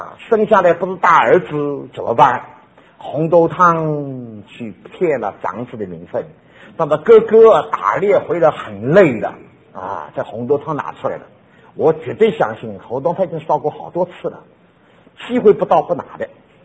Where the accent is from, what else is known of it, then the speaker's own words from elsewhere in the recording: Shanghai, China; 我们上海人的话很对的